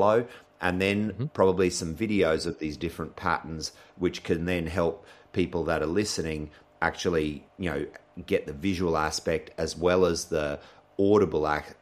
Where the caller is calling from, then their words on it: Queensland, Australia; and we've got to remember, I'm speaking from Southeast Queensland. And so we also have ticks and snakes.